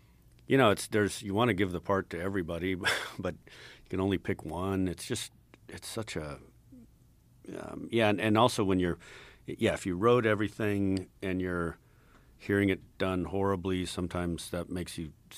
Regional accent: Albuquerque, New Mexico, United States; now in Austin, United States; I grew up in Albuquerque, and my dad was always griping about Texans coming in.

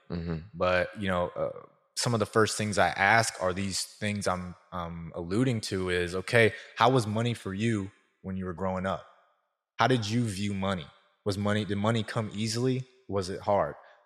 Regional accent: Antioch, Tennessee, United States; now in Thompson's Station, United States; we live out in Thompson Station now, right, but my wife's from Franklin, you know, and I grew up in Antioch.

